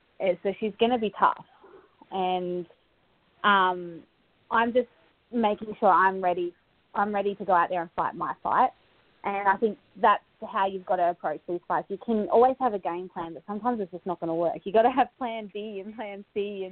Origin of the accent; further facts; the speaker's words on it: Australia; We're Australian. I don't know if you've got the got the vibe that Aussies are just bred tough.